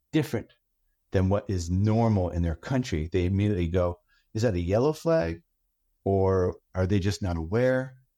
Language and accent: English; Canada; so I'm Canadian, in all transparency, I'm Canadian.